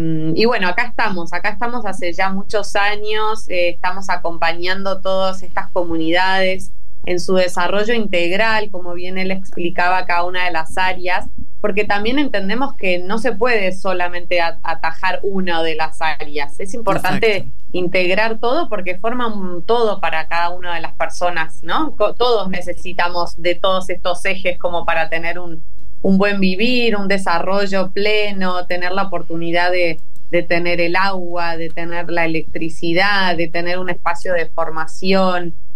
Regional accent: Buenos Aires, Argentina; now in Chaco, Argentina; yo soy de provincia de Buenos Aires, ahí me crié, estudié, nací y todo, y después, bueno, también porque necesitaba trasladarme, me mudé a Capital para estudiar y trabajar. Ahí pasé, digamos, los últimos años antes de venirme a vivir acá a Chaco.

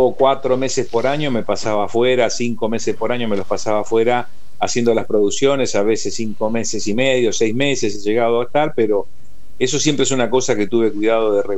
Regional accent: Buenos Aires, Argentina; como que mi tierra, cada vez que terminaba una producción, veía en el aeropuerto el vuelo que decía Buenos Aires

